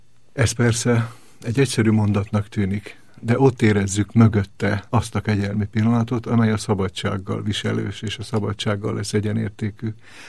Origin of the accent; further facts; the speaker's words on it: Abda, Győr-Moson-Sopron, Hungary; én abdai vagyok, vagyis ahhoz a faluhoz kötődöm. Győrben születtem, de a családom abdai, és ott éltek szüleim, és testvérem most is ott él, és én is gyakran járok oda.